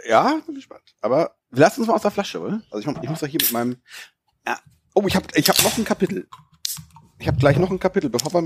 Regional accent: North Rhine-Westphalia, Germany; wie man bei uns im Sauerland zu sagen kriegt

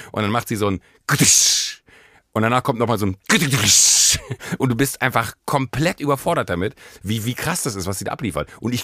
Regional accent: Munich, Bavaria, Germany

